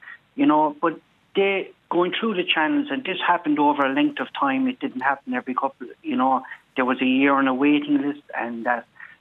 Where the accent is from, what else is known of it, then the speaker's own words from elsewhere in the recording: Munster, Ireland; I was born in Bessborough.